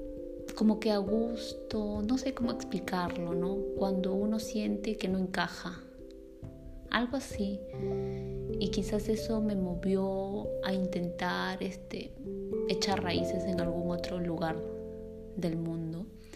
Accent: Peru; now in Bremen, Germany; Tengo 35 años y soy de Perú. Actualmente estoy viviendo en Bremen, Alemania.

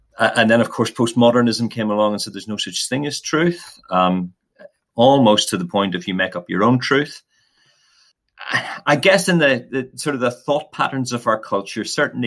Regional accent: Ireland; moved away as an adult; now in United Kingdom; I'm originally from Ireland. I grew up there and then came over to Bible College in 1990 in Regents in Nantwich, or Elim Bible College as it was then. And I've been here ever since

